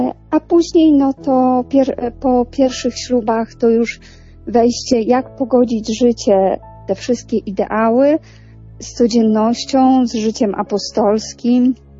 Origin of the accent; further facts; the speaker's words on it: Tarnobrzeg, Subcarpathian Voivodeship, Poland; bo ja pochodzę z Tarnobrzega, więc to jest bardzo niedaleko.